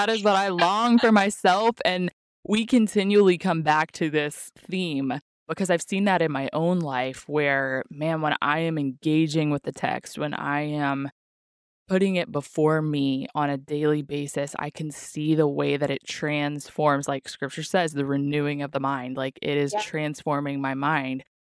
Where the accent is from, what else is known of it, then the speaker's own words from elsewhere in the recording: Texas, United States; Well, we're originally from Texas, so we have that overlap.